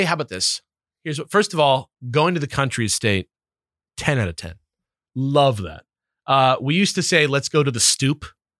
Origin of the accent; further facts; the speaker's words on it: London, United Kingdom; Growing up in South London, it was often referred to as food, which is also quite humorous.